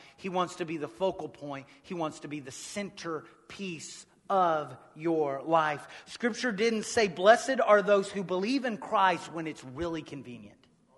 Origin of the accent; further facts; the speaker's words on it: United States; I ate it anyway, because I'm an American.